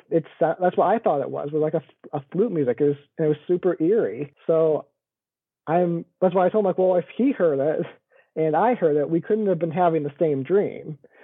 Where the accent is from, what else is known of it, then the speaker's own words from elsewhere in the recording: Grand Rapids, Michigan, United States; So, like I said, I'm from Michigan, born and raised here in the Grand Rapids area. So we're on the west side, so not Detroit. We're on the other side of the state from there.